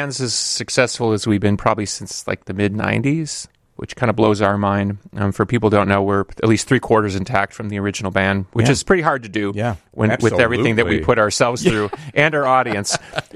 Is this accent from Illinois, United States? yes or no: yes; Chicago, Illinois, United States; Look, I grew up in Chicago.